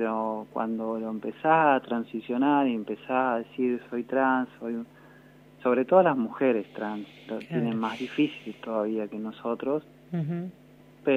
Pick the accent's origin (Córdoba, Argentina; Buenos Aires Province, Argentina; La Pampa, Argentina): La Pampa, Argentina; Caleufú; born there; yo nací en Carufú, bueno, un pueblito acá de La Pampa, como todos sabrán, pero bueno, ahora hace ya más de... hace 30 años más o menos, no estoy muy seguro, pero que estoy acá en General Pico, sí, viviendo.